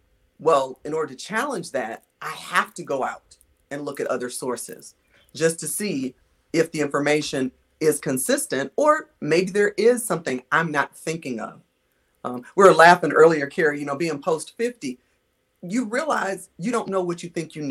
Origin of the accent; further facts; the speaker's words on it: Illinois, United States; now in Tennessee, United States; I grew up in the Midwest. I'm a Navy brat. I grew up in Illinois. So we weren't taught the Civil War the way it was taught, say, in Tennessee, where I am now.